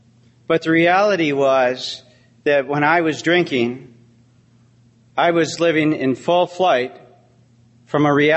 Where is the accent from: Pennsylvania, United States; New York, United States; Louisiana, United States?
New York, United States; Buffalo; I'm an alcoholic from Buffalo, New York.